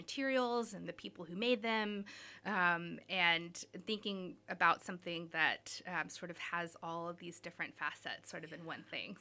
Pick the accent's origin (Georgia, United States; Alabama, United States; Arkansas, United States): Alabama, United States; You know, I grew up in Alabama, and yet I feel like I see way more now working with different community partners.